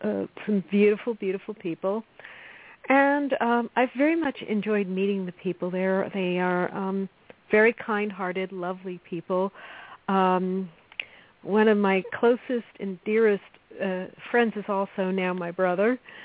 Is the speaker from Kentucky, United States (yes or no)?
no; New York, United States; Yeah, but, you know, certainly growing up in New York was a challenge.